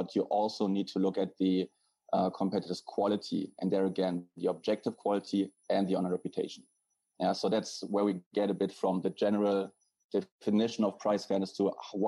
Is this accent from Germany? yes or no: yes; Germany; English is a second language; now in Madrid, Spain; I'm originally from Germany. But I'm also living here in Spain, in Madrid.